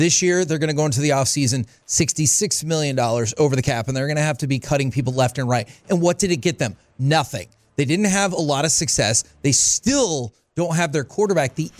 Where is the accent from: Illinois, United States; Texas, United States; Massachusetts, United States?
Texas, United States; because I was born here in the Metroplex and I watched football with my mom, and now I've passed it on and watched football with my sons.